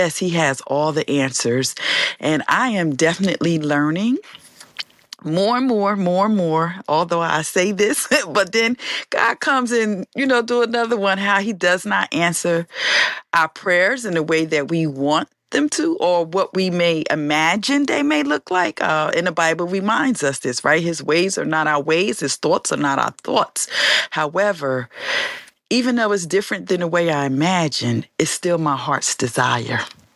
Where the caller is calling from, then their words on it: Newark, New Jersey, United States; Before I go into that, I am calling from Newark, New Jersey.